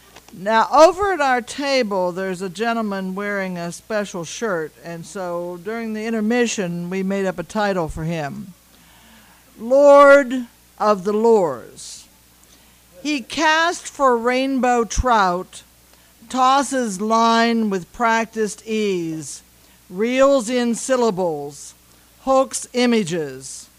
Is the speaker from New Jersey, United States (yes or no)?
no; Sewickley, Pennsylvania, United States; I grew up in Sewickley with a brother who was 14 months older